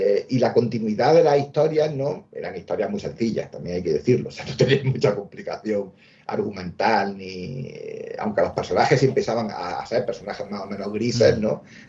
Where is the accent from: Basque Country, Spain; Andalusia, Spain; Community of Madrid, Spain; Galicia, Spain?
Andalusia, Spain; La Carolina; yo recuerdo los cómics que yo alquilaba en el kiosco de mi pueblo, en La Carolina, en Jaén